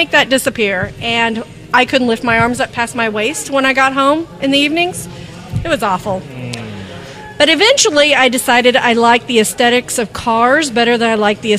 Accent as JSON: {"language": "English", "town": "Tulsa", "region": "Oklahoma", "country": "United States", "tie": "born or raised there", "said": "So I grew up here in Tulsa, Oklahoma, graduated from Bishop Kelly, and I'm one of the ones who bailed shortly after and moved south of the border."}